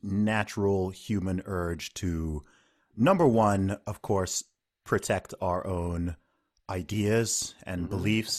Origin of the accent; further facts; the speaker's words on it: Saudi Arabia; so when I grew up in Saudi Arabia